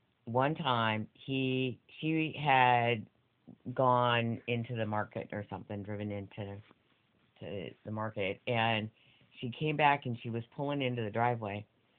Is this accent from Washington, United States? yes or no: yes; Washington, United States; also born or lived in Texas; And I was born in Texas, and so I saw them a lot when I was little, but because family moved up to Washington when I was like 4